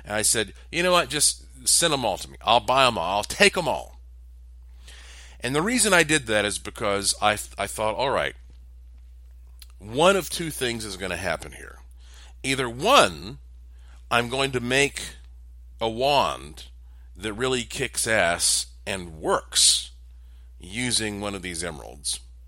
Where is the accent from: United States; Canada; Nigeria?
United States; North Carolina; my home state of North Carolina is where some of the most beautiful emeralds in the world are mined.